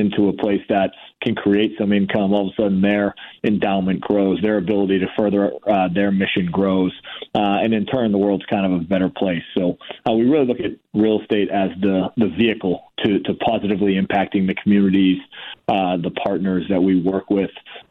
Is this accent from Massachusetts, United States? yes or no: yes; Boston, Massachusetts, United States; I grew up in Boston where they, you know, supposedly have great fans